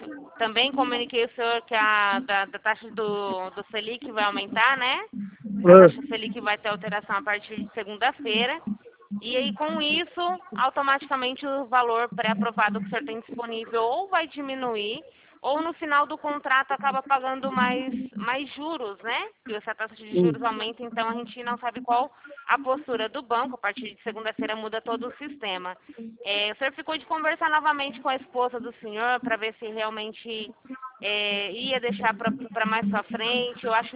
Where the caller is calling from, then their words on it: Araçatuba, São Paulo, Brazil; Araçatuba.